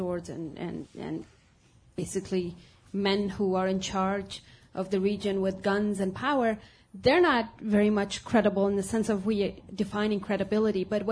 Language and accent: English; Afghanistan; I'm from Afghanistan.